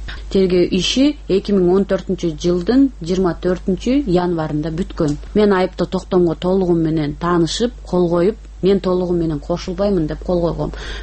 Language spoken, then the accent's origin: Kyrgyz; Taldysay, Naryn Region, Kyrgyzstan; born there; Атбашы районунун Талдысай өкмөтүнө караштуу 1-майылында туулганмын.